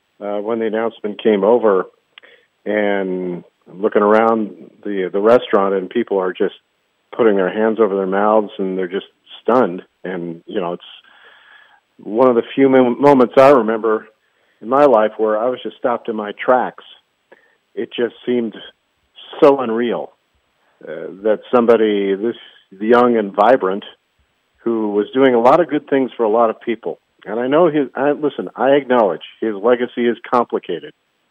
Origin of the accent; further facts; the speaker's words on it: Los Angeles, California, United States; I grew up in Los Angeles.